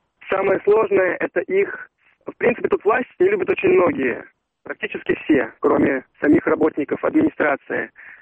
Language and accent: Russian; Moscow, Russia; Нет, мы из Москвы.